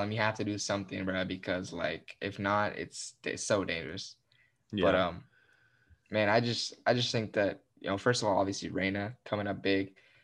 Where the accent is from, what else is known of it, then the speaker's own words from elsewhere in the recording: United States; And obviously, as you know, I'm American, but I'm Mexican-American. I was born here, but I can play for Mexico.